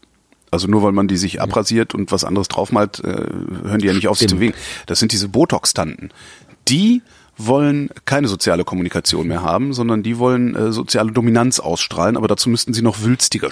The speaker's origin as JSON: {"language": "German", "town": "Cologne", "region": "North Rhine-Westphalia", "country": "Germany", "said": "Weil da, wo ich herkomme, also Köln, wenn man da sagt Drum, dann ist das immer was Voluminöses."}